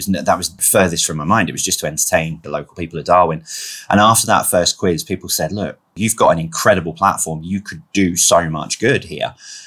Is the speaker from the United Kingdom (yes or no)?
yes; London, United Kingdom; I'm from South London